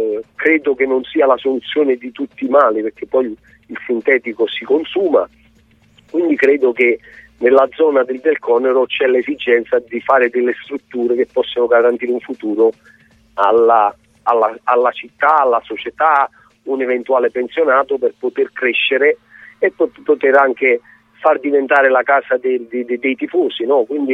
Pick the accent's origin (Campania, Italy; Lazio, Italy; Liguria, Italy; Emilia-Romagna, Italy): Campania, Italy; Naples; probabilmente si dimenticano che sono napoletano.